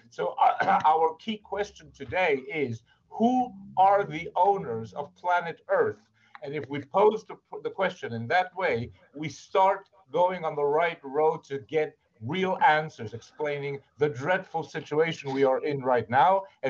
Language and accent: English; New York City, New York, United States; also born or lived in London; now in Argentina; And yes, we've settled here in Argentina. The thing is that I was brought up in New York, or dragged up in New York, depends on how you look at it. And then I lived for many years in London